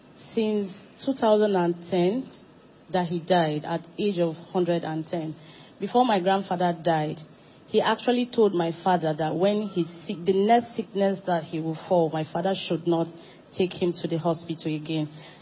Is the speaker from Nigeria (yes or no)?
yes; Benue, Nigeria; I'm from Gwe West.